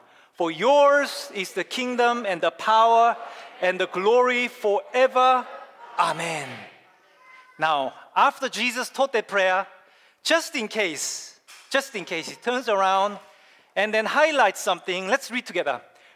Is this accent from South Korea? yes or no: yes; South Korea; moved away; when I was growing up in Korea as a young boy